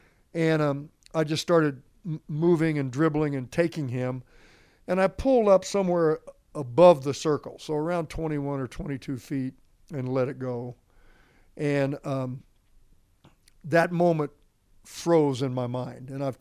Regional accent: Indiana, United States; So that's growing up in Indiana.

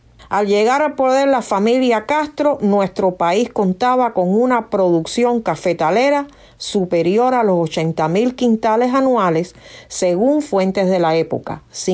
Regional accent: Cuba; mi pueblo cubano

